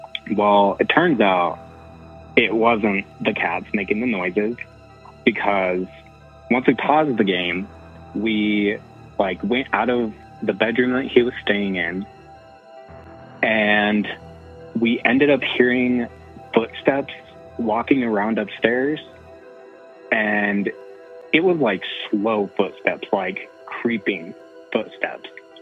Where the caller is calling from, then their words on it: Wyoming, United States; from Wyoming.